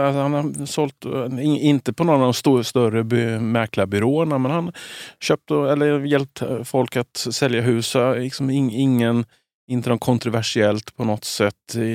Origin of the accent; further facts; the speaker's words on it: Växjö, Kronoberg County, Sweden; now in Stockholm, Sweden; Nej, jag kommer ju själv från Växjö.